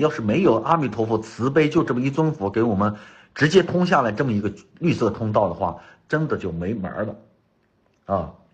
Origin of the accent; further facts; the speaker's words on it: Putuo, Zhejiang, China; born there; 我生在普陀嘛